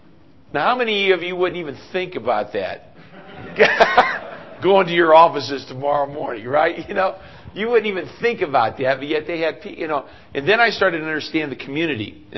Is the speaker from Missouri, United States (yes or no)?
no; Ohio, United States; kind of like taking me back to my hometown in Ohio, where there was, you know, I grew up in a little village